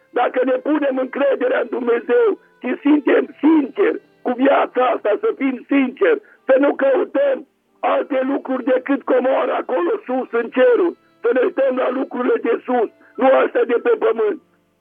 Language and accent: Romanian; Târgu Mureș, Mureș County, Romania; de la Târgu Mureș.